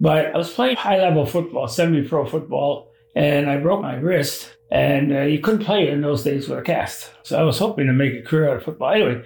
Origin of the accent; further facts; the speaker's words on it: Toronto, Ontario, Canada; born there; I was born in Toronto.